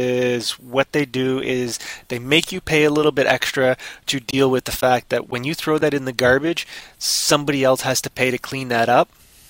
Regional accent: Canada; I am Canadian, as you know.

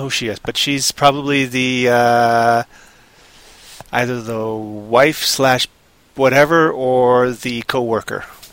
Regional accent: Toronto, Ontario, Canada; filmed in Toronto, my hometown.

